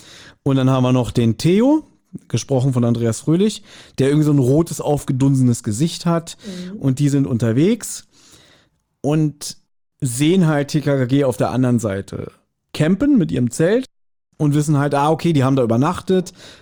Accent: Berlin, Germany; ich bin nur mal halt als Großstadtpflanze, als Berliner eher ja urban aufgewachsen, ich sag's mal so.

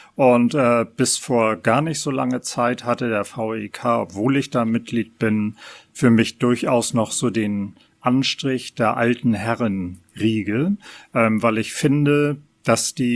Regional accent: Hamburg, Germany; als Hamburger in dritter Generation

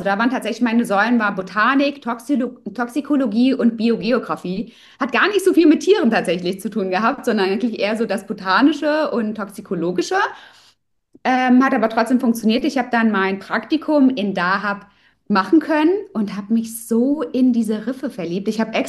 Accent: Germany; now in Egypt; Ich komme aus Deutschland und bin jetzt seit 3 Jahren ausgewandert nach Ägypten, obwohl ich tatsächlich die letzten 10 Jahre, 11 Jahre mittlerweile zwischen Deutschland und Ägypten immer hin und her pendel.

